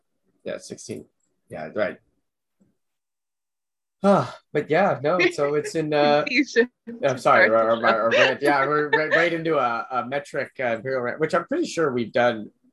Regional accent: California, United States; Like, I grew up in California. You know, the heat was dry. It wasn't sticky.

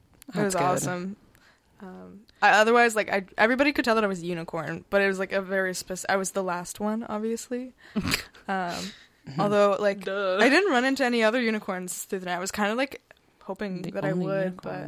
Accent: Ottawa, Ontario, Canada; I grew up in Ottawa, so... like the snow pants under my princess dress kind of thing.

